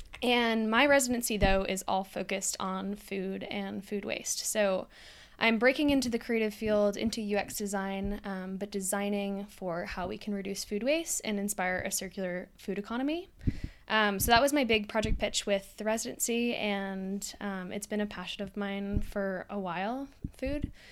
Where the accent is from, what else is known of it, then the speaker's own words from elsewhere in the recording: New York, United States; now in Seattle, United States; I live in Seattle, but I'm originally from New York.